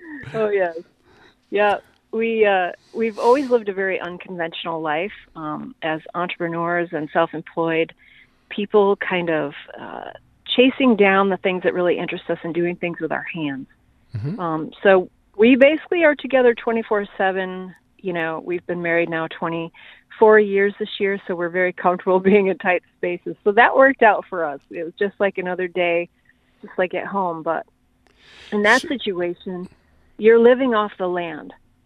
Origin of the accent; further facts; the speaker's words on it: Michigan, United States; Well, you know, growing up in Michigan, it is very much a culture, rural Michigan. People here really love the outdoors, hunting, fishing